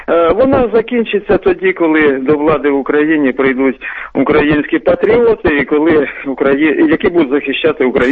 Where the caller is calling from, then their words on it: Chernihiv Oblast, Ukraine; я з Чернігівщини.